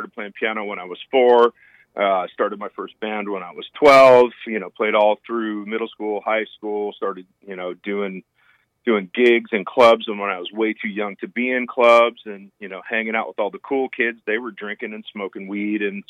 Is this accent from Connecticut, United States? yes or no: no; California, United States; I was growing up in Northern California, just out of San Francisco, Marin County.